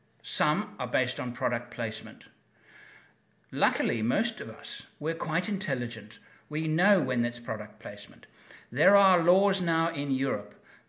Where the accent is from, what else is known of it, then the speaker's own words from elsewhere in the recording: England, United Kingdom; You know, because I'm an English person.